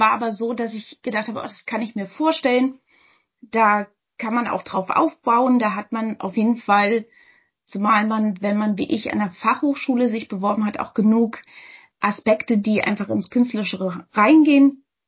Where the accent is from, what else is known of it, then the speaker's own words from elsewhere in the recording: Berlin, Germany; ich komme aus Berlin, bin 39 Jahre alt